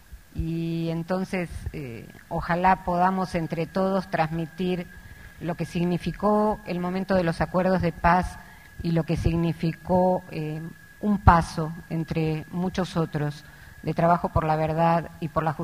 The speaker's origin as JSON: {"language": "Spanish", "country": "Argentina", "also_born_or_lived": "Peru", "said": "Yo soy argentina, pero viví y trabajé durante 14 años en el Perú, país al que me unen lazos profundos, familiares y de afectos, pero desde hace 20 años trabajo y vivo en Argentina"}